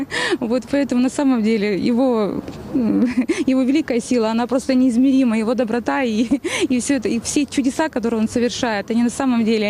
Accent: Yekaterinburg, Sverdlovsk Oblast, Russia; мы из Екатеринбурга с моими дочками Мария и Екатерина

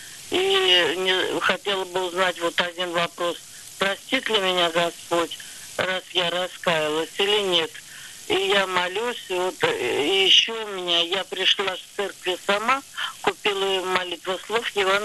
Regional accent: Moscow Oblast, Russia; я из Дмитровского района Московской области.

